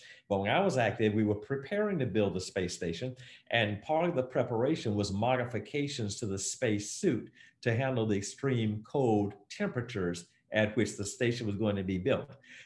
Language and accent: English; Miami, Florida, United States; When I was a kid growing up in Miami, the space program was interesting to me.